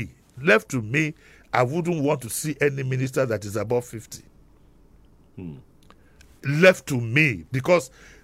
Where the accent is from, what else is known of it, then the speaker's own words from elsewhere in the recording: Nigeria; You need to be open-minded as a Nigerian, in all honesty.